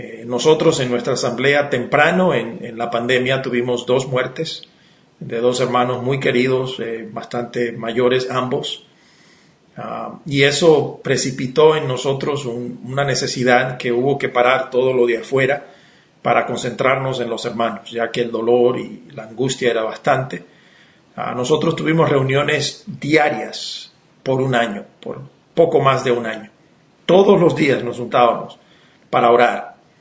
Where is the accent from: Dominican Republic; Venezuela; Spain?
Dominican Republic; moved away as an adult; now in United States; Yo soy originario de la República Dominicana. Llegué aquí a los Estados Unidos teniendo unos 18 años y he hecho de este lugar ahora mi casa.